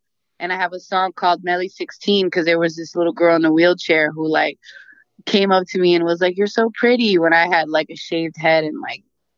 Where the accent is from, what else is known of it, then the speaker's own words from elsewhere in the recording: Queens, New York, United States; born there; Yeah, New York, like I was born in Queens.